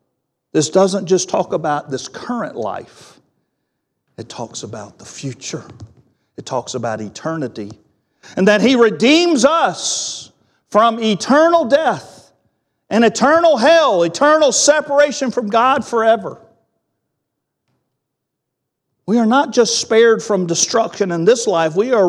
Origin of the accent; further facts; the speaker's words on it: North Carolina, United States; I grew up in the Bible Belt. I grew up here in North Carolina